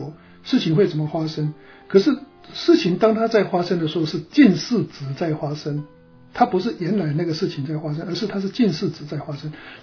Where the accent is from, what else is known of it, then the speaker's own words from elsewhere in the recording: China; 我们常常在讲说我们中国人有个故事嘛